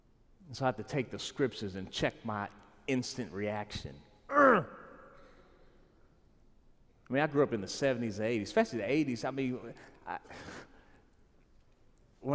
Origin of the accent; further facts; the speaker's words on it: Maryland, United States; I grew up in the Washington, D.C. area near Andrews Air Force Base. I'm used to big planes and big bombs and big bang.